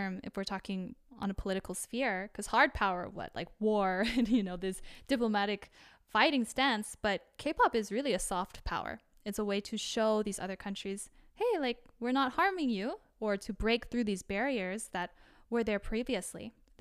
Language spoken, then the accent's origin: English; United States; when I was growing up in the States, I remember so many conversations. Like, it would always go, they'd say, oh, where are you from? And I'll be like, I'm Korean, if that's what you're asking.